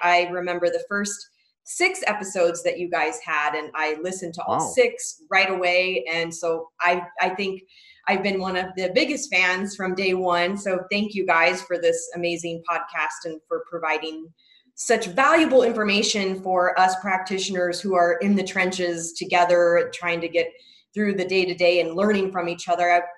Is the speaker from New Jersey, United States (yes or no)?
no; Lake Havasu City, Arizona, United States; I was going to go back to my hometown, which was in Lake Havasu, Arizona. And it's a rural area, about 50,000 people, 100,000 in the winter time with all the winter visitors.